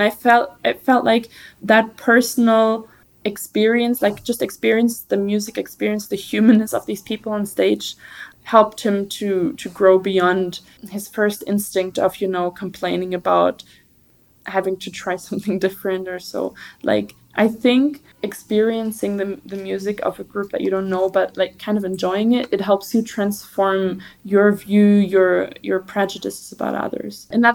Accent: Berlin, Germany; also born or lived in London; when I moved back to my hometown of Berlin, which is where I'm from

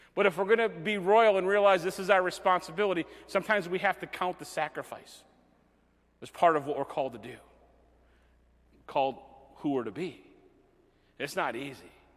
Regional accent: Buffalo, New York, United States; born there; now in Lakeview, United States; Didn't matter that I was born in Buffalo, lived in Riverside to North Evans to Angola to Lakeview now.

